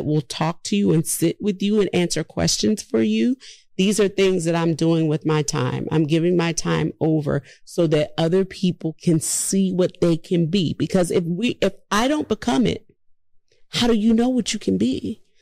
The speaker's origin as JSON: {"language": "English", "town": "New Orleans", "region": "Louisiana", "country": "United States", "said": "I'm from New Orleans. I'm a New Orleans girl through and through."}